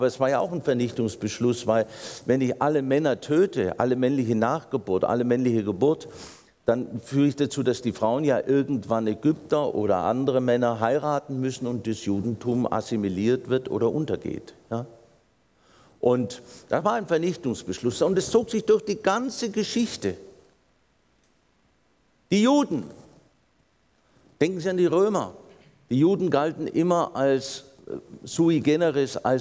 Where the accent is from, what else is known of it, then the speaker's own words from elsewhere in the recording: Baden-Württemberg, Germany; ich komme ja als Schwabe jetzt aus dem Badischen